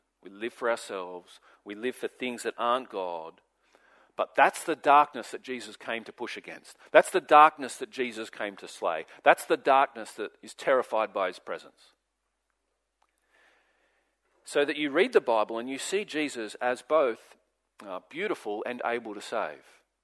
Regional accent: Sydney, New South Wales, Australia; I grew up in Sydney.

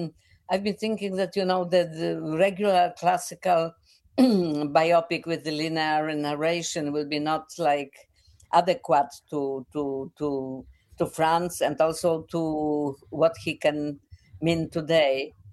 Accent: Poland; English is a second language; I came from Poland when the de-Stalinization happened before

